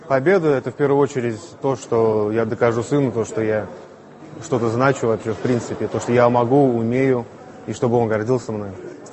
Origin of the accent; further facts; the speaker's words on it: Zhigulyovsk, Samara Oblast, Russia; я из Самарской области. Приехал из города Жигулевского, в город Казань